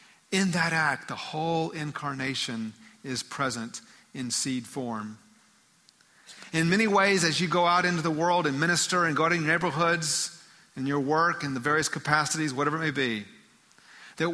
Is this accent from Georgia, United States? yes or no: yes; Georgia, United States; I was born and raised in Georgia.